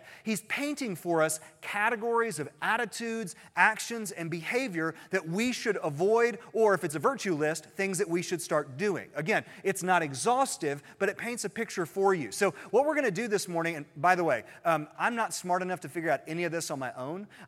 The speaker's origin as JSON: {"language": "English", "town": "Christiansburg", "region": "Virginia", "country": "United States", "tie": "born or raised there", "said": "So I grew up in Christiansburg, and the farmhouse was like the place to eat at the time."}